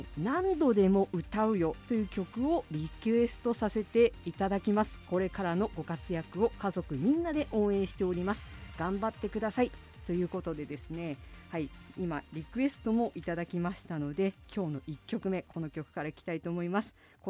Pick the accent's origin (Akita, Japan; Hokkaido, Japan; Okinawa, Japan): Hokkaido, Japan; Asahikawa; 私の故郷ですね、旭川の